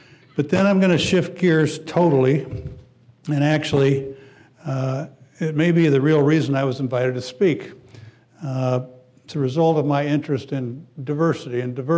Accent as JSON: {"language": "English", "town": "Golden", "region": "Colorado", "country": "United States", "tie": "born or raised there", "said": "I grew up in Golden, obviously, Golden, Colorado, which is a lazy town about 15 miles west, due west of Denver, right in the foothills. Had a wonderful childhood growing up there."}